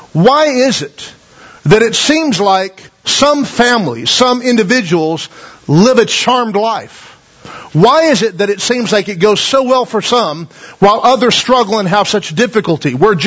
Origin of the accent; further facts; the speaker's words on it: Taft, United States; I was raised here in Taft and in a time where it was kind of like growing up in Mayberry to some degree